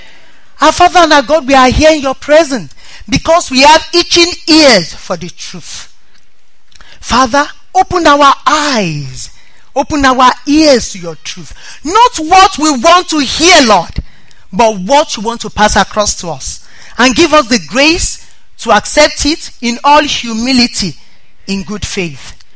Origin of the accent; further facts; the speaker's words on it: Nigeria; moved away as an adult; I am from Nigeria. I came all the way from Nigeria. I left Nigeria maybe 30th of November.